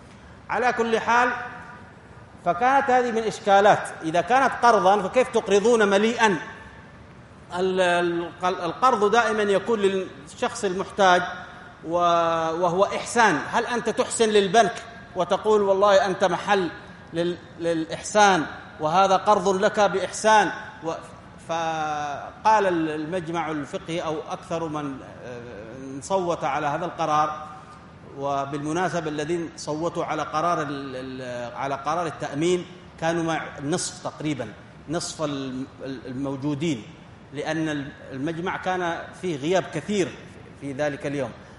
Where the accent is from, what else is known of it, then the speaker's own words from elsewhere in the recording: Yemen; إلا عندنا في اليمن